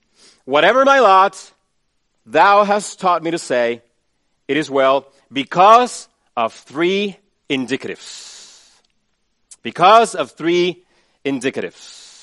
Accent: Chile; Growing up in Chile, I lived through many earthquakes.

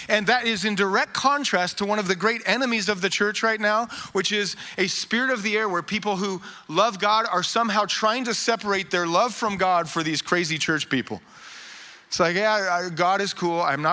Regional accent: Idaho, United States; Here's the dirty secret about Idaho, is I grew up in Idaho in the 80s, and in the 80s, we were all trying to move away.

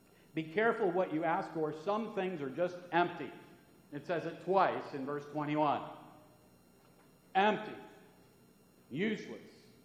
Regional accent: United States; Now, as an American, I feel like somehow it's my obligation to eat a bag of Brock's candy corn made with real honey every October

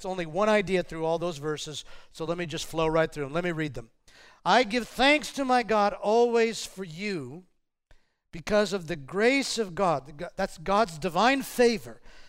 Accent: California, United States; And then we introduced ourselves from Northern California, you know.

